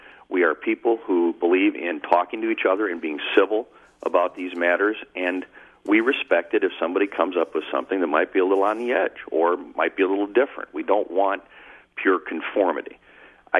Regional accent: Janesville, Wisconsin, United States; You know, I'm from Janesville, Wisconsin.

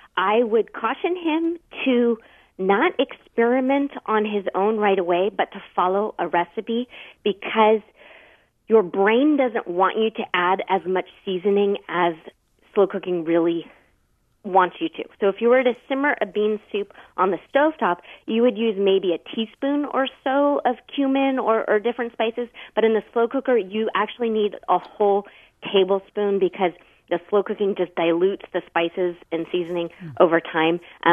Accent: California, United States; I'm from California, Larry, and we're so full of ourselves, we think we lead everybody to everything.

